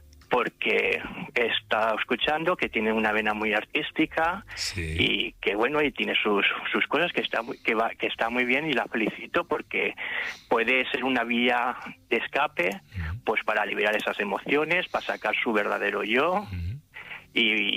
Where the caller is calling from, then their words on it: Gandia, Valencian Community, Spain; de Gandía